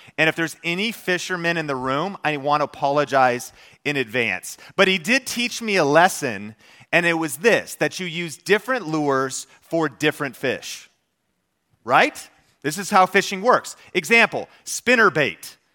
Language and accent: English; Arlington, Texas, United States; where I grew up in Arlington. We called it Cowtown.